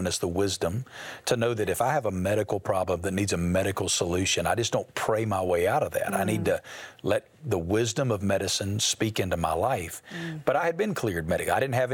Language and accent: English; Alabama, United States; now in Las Vegas, United States; I mean, I'm from Alabama originally, and if you're from Alabama, you don't go to Las Vegas